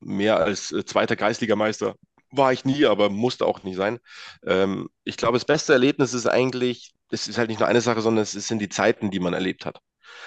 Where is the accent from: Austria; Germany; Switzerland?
Germany; Edelshausen, Bavaria; so 500 Seelendorf, Edelshausen, meine Hut.